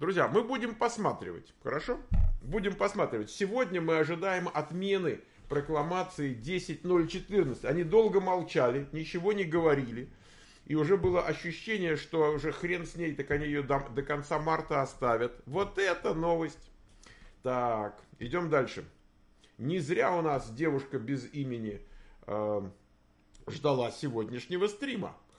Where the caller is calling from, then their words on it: Dnipro, Dnipropetrovsk Oblast, Ukraine; Привет вам из прямо это, из Днепра.